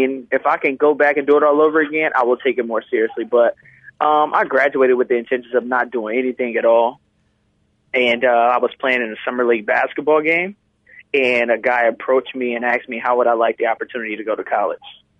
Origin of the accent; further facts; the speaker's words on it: Columbus, Ohio, United States; No, I'm originally from Columbus, Ohio.